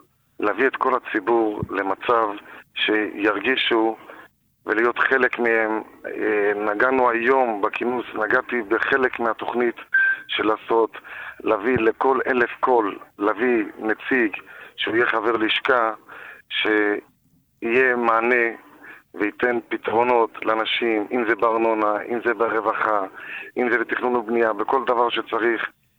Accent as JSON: {"language": "Hebrew", "town": "Jerusalem", "region": "Jerusalem District", "country": "Israel", "tie": "born or raised there", "lives_now": "Beitar Illit", "said": "אני נולדתי בתשמ\"א בירושלים, בתוך תוך ירושלים, בלב ליבה של ירושלים, ברחוב מאה שערים, ושם גדלתי. אחרי החתונה עברתי לביתר"}